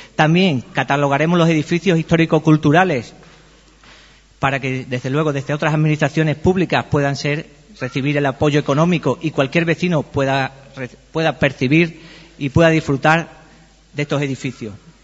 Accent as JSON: {"language": "Spanish", "town": "Guareña", "region": "Extremadura", "country": "Spain", "tie": "born or raised there", "said": "lo bien que voy a hablar de mi pueblo y de nuestras gentes. Tenemos un tejido asociativo aquí en Guareña que ha crecido exponencialmente en estos últimos 5 o 6 años."}